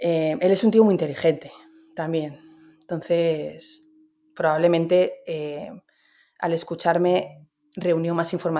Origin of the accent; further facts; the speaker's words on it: Barcelona, Catalonia, Spain; also born or lived in Madrid; yo ya ahogada de estar en Madrid, porque claro, yo soy de Barcelona, entonces para mí el mar es importante, ¿no? Vivir cerquita del mar.